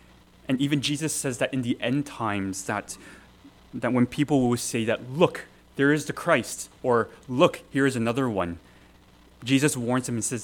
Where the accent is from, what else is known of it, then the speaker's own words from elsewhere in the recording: Toronto, Ontario, Canada; In the church I grew up in Toronto